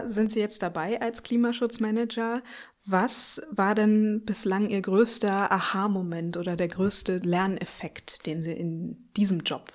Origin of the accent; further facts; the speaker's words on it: East Germany, Germany; Ich bin selbst in Ostdeutschland aufgewachsen